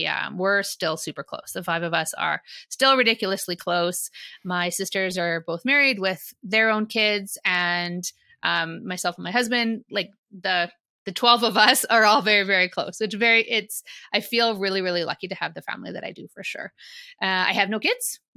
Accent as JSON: {"language": "English", "town": "Calgary", "region": "Alberta", "country": "Canada", "tie": "born or raised there", "said": "So I am a born and raised Calgarian, and there are not very many of us. Most people in Calgary these days seem to be imports"}